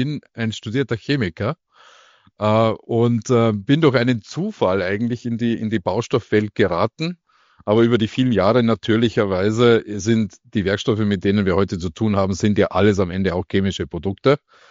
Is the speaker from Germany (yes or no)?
yes; Bavaria, Germany; born there; also born or lived in Regensburg; Ich bin gebürtiger Bayer, vielleicht um das vorab auch sprachlich noch zu untermauern, unschwer zu erkennen.